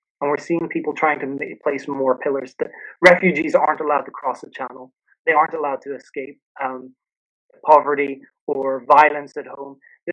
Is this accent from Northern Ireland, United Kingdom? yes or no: yes; Belfast, Northern Ireland, United Kingdom; also born or lived in Beirut, Lebanon; I'm both from Northern Ireland and from Lebanon, that I grew up between Belfast and Beirut